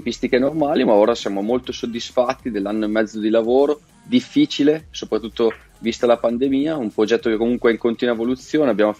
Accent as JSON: {"language": "Italian", "town": "Novara", "region": "Piedmont", "country": "Italy", "lives_now": "Como, Italy", "said": "perché poi io adesso sono a Como, vengo da Novara, Novara"}